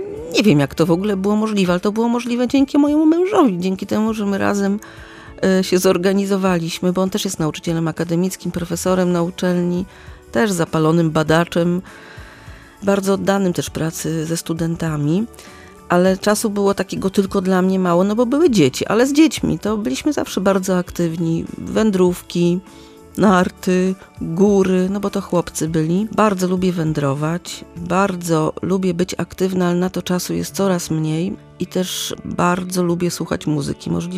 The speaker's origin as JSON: {"language": "Polish", "town": "Gdynia", "region": "Pomeranian Voivodeship", "country": "Poland", "tie": "born or raised there", "said": "No ja mieszkam w bardzo ładnym miejscu, bo jestem dziewczyną z Oksywia i po latach wróciłam do mojego domu rodzinnego. To jest dom z ogrodem, który wybudował mój dziadek"}